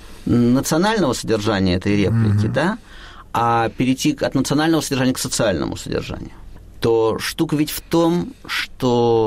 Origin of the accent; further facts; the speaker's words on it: Moscow, Russia; Я-то чистопрудный.